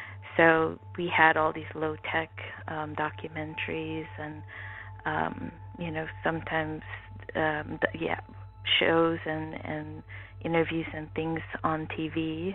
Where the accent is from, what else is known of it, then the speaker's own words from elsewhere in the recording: Suriname; In Suriname itself, we call it Suriname.